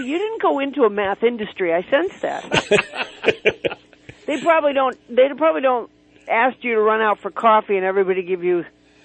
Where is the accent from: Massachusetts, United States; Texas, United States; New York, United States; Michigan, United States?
Massachusetts, United States; also born or lived in Alabama; Well, I was born there. I was raised in Massachusetts, and we used to vacation in Alabama because it's where my mother was from.